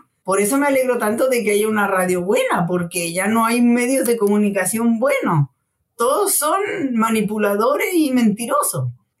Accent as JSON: {"language": "Spanish", "country": "Mexico", "said": "de hecho me vine huyendo de México a Barcelona, luego me voy a Chile y salgo huyendo de Chile para México"}